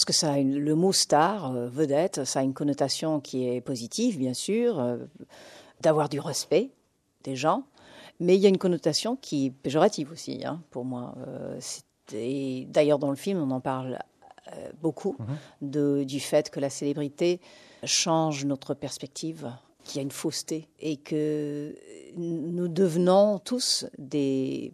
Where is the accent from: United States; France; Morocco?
United States; je suis dans le système américain du cinéma et je suis américaine quand même